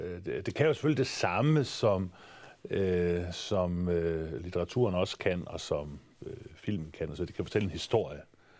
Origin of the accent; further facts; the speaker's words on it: Mors, North Denmark Region, Denmark; der hvor jeg er født og opvokset på Mors på det tidspunkt